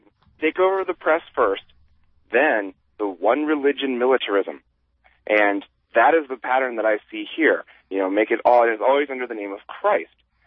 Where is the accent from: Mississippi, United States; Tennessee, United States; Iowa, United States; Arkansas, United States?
Iowa, United States; That's from my home state of Iowa there that's happening.